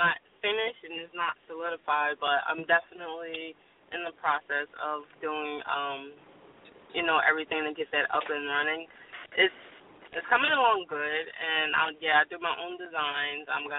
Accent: Philadelphia, Pennsylvania, United States; I'm from Philly. I'm 25.

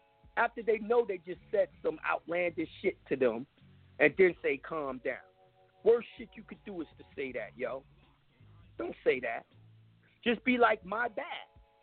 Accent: New York, United States; I'm from New York, man. Y'all just don't get it, man.

